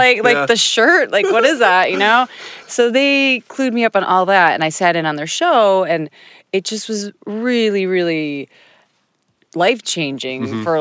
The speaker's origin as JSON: {"language": "English", "town": "Chicago", "region": "Illinois", "country": "United States", "tie": "born or raised there", "said": "I mean, I'm from Chicago, so I grew up on Chicago house, obviously, and like soulful American house music."}